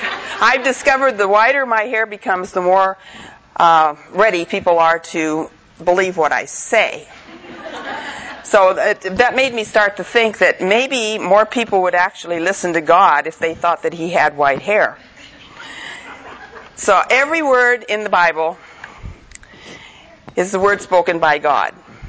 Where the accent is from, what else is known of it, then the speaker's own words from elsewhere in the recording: Oregon, United States; It was really interesting listening to Helen talk, because she was raised in Michigan and I was raised in Oregon, but our lives weren't that different.